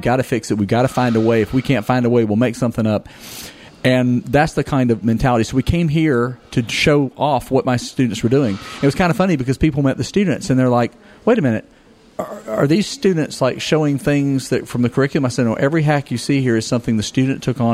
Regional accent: Panama City, Florida, United States; I'm from Panama City.

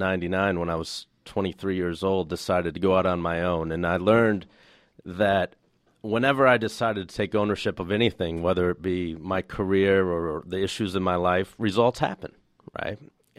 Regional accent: Flint, Michigan, United States; I've seen them physically growing up in Flint, Michigan, when we don't address the real issues.

